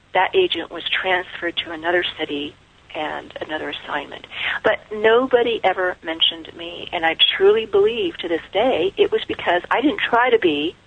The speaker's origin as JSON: {"language": "English", "region": "Wyoming", "country": "United States", "tie": "born or raised there", "said": "I wanted to leave my home state of Wyoming"}